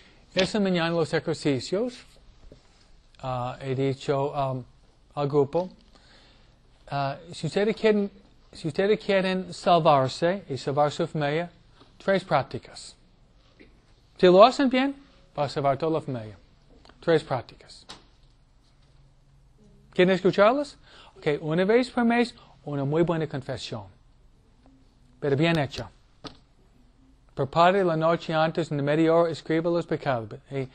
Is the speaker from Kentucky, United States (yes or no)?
no; New York, United States; él viene de Tennessee, yo vengo de Nueva York, ¿ok? Nosotros somos rápidos, ¿ok? Rápido, Nueva Yorkina, ¿no?